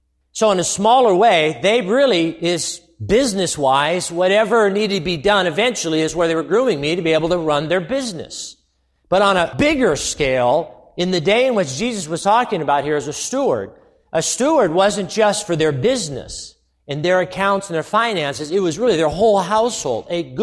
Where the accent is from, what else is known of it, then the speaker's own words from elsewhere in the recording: West Covina, California, United States; I grew up in West Covina, and they owned the shop in Covina, California.